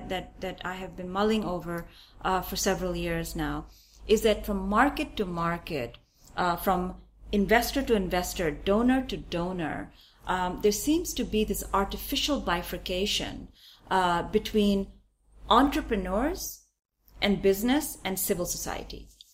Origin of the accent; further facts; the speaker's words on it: United States; I, as an American citizen, have actually paid for that, right?